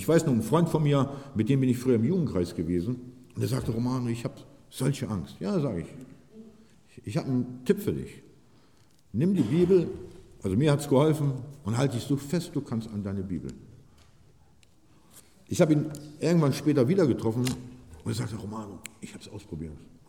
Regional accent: Buchholz, Germany; in Buchholz, da wo ich herkomme, wir haben jedes Jahr Stadtlauf

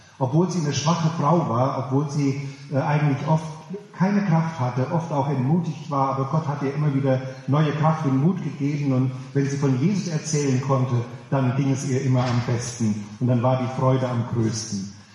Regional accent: Hesse, Germany; Ich komme eigentlich aus Hessen und eigentlich komme ich nicht aus einer christlichen Familie.

